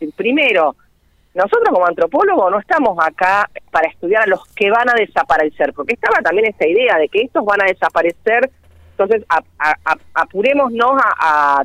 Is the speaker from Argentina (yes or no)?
yes; Argentina